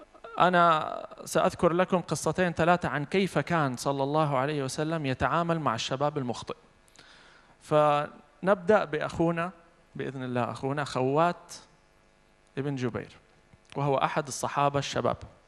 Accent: Saudi Arabia; إحنا عندنا في السعودية

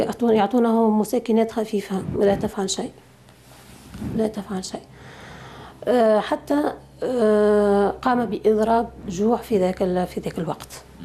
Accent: Bizerte, Bizerte Governorate, Tunisia; هناك سجن يقرب عن بلدتنا، بنزرت شمال تونس 20 كيلومتر.

